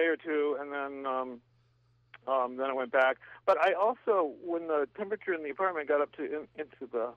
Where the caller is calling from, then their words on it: Esopus, New York, United States; I'm calling from Esopus, New York.